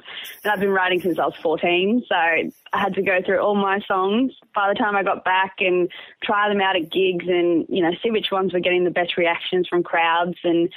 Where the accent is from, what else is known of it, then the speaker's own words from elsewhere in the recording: Sydney, New South Wales, Australia; because obviously I'm from Sydney and he's in Brisbane.